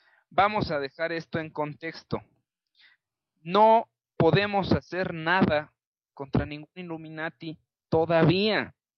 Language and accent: Spanish; Mexico; No podemos como mexicanos hacer absolutamente nada en contra del Fondo Monetario Internacional